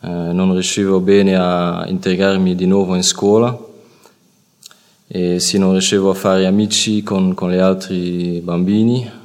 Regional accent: Belgium; Italian is a second language; vengo dal Belgio. Adesso ho 25 anni

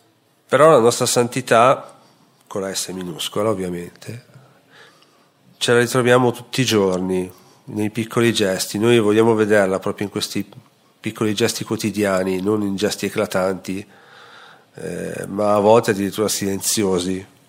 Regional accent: Milan, Lombardy, Italy; veniamo da Milano

